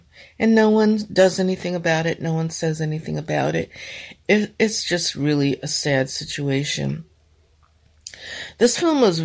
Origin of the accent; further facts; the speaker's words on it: New York City, New York, United States; quite far from my own experience growing up in the 1960s and 70s in New York City.